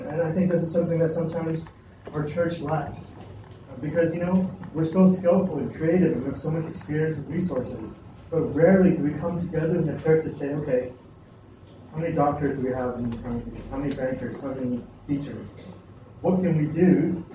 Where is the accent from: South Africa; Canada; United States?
Canada; I grew up in Canada, but, you know, I'm Chinese and I come from a Chinese background.